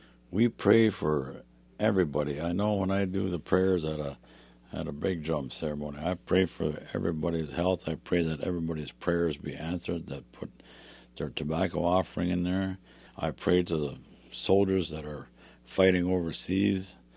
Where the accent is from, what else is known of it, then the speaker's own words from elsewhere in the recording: Minnesota, United States; like I grew up on the Wisconsin border on the Minnesota side, Minnesota-Wisconsin border on the Minnesota side, and a lot of our people kept heading west.